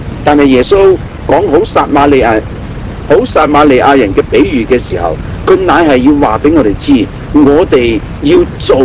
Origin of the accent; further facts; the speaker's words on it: Guangdong, China; 都好似我哋廣東人所講嘅三姑六婆